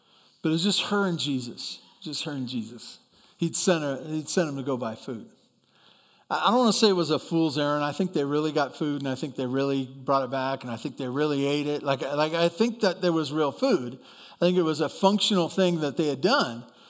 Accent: Santa Barbara, California, United States; But I grew up in Santa Barbara, and at the time we lived on a small avocado orchard, and we had to have a well.

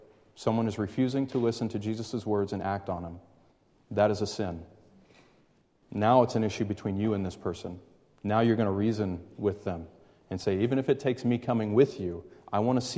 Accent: Southern US, United States; Well, I grew up in the South in bad schools. Don't hold it against me.

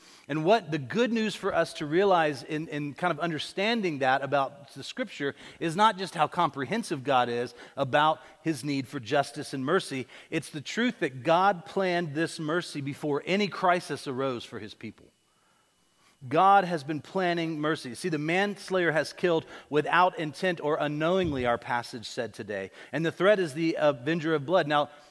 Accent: Florida, United States; Now, I'm born and raised in Florida

